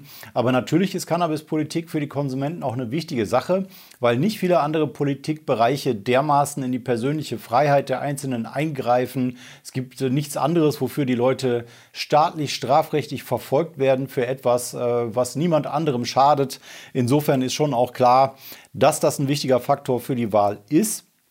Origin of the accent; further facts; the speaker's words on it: Remscheid, North Rhine-Westphalia, Germany; Jetzt komme ich zu meiner Heimatstadt Remscheid.